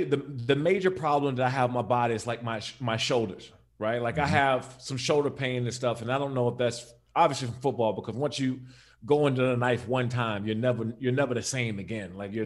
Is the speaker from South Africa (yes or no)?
no; East Coast, United States; now in West Coast, United States; And you know, I'm from the East Coast, so I grew up in the snow.